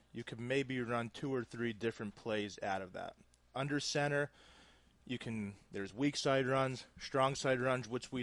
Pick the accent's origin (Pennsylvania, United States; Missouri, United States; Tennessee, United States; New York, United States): Pennsylvania, United States; let me tell you something about my area where I grew up in Pennsylvania. It is 100% football there. I mean, everything shuts down for football. Trust me. It is, it's a blue-collar area.